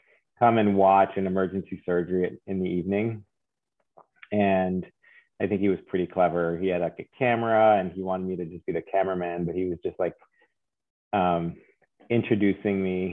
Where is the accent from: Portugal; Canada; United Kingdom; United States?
Canada; first language French; English is a second language; I am French Canadian.